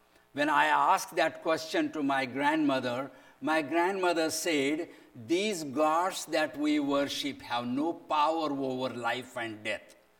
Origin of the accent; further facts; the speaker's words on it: India; English is a second language; As I mentioned that I come from Hindu background, caste Hindu background. I was born and brought up in a merchant family. My people are all merchants. They are almost called like Jews of India.